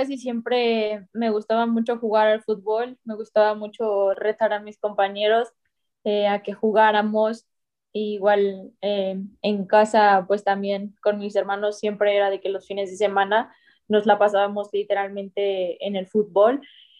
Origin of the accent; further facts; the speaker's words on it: Cuautla, Morelos, Mexico; de donde yo era, de donde soy, mejor dicho, de Cuautla, Morelos